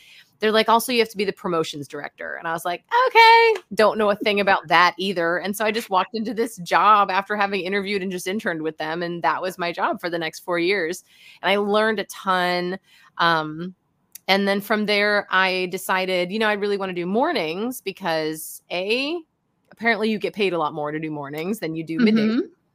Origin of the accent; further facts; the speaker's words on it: Cleveland, Ohio, United States; which was Ohio Northern, I'm from Ohio, Cleveland originally